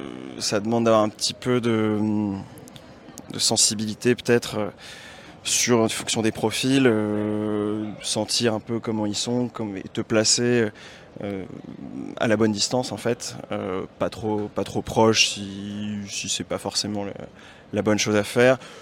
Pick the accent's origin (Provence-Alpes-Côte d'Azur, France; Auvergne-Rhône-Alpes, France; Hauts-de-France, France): Auvergne-Rhône-Alpes, France; Lyon; je suis originaire de Lyon. J'ai 28 ans